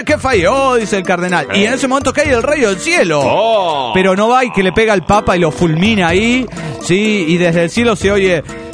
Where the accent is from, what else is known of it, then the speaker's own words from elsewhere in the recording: Guadalajara, Jalisco, Mexico; de Guadalajara, Jalisco, México.